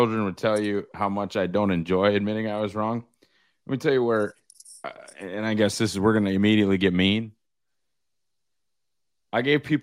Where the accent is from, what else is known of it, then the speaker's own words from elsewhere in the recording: Northwood, North Dakota, United States; I'm from Northwood. Region 2, I think we used to be like District 8, but I can't remember.